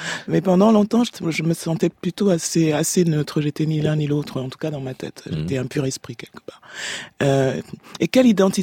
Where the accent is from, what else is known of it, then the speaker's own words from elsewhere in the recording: Cameroon; Moi je viens du Grand Cameroun où il y a eu les Portugais, les Allemands, les Anglais, les Français.